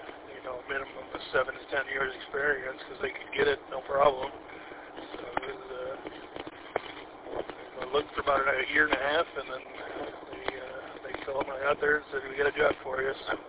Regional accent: Warren, Michigan, United States; I grew up in Warren. I grew up in Warren and was down there

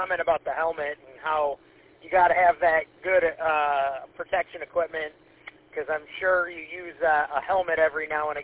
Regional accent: Mount Clemens, Michigan, United States; I grew up in Mount Clemens also.

